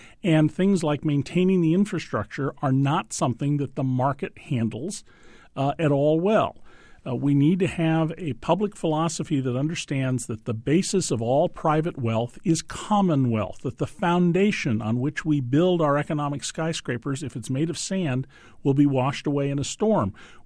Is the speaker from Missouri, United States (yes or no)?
no; San Francisco, California, United States; And in the 1906 earthquake in San Francisco, my hometown, the fire department had to dynamite buildings to stop the spread of fires.